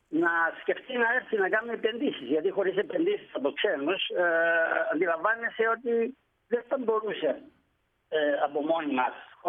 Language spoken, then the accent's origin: Greek; Cyprus; Να μεγάλει σαν Κύπριο και Τούρκο-Κύπριο και Ελληνο-Κύπριο, να νιώθω ασφαλής τον τόπο μου.